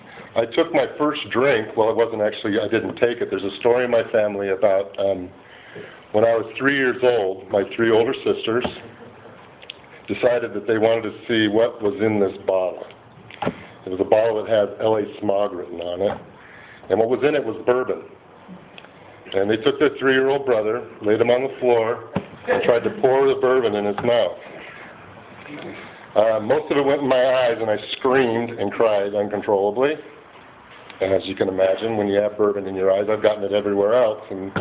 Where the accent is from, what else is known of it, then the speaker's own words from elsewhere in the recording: Los Angeles, California, United States; And went back to Los Angeles, where I grew up in San Fernando Valley